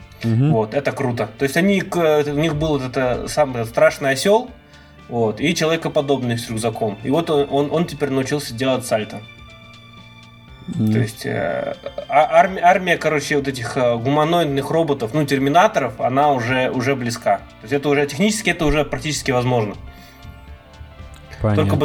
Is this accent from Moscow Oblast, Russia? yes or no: no; Novosibirsk, Novosibirsk Oblast, Russia; мы с тобой из Новосибирска, и в Новосибирске эта тема очень развита